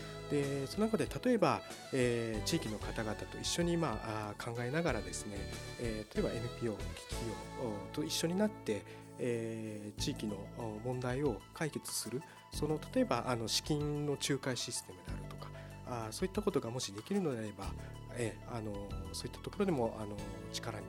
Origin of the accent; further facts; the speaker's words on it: Osaka, Japan; いや、私は大阪出身でございます。